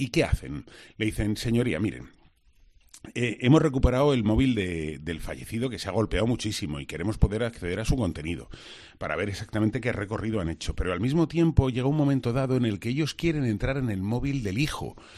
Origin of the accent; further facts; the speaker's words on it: Spain; pero nosotros que somos los españoles muy dados a la sospecha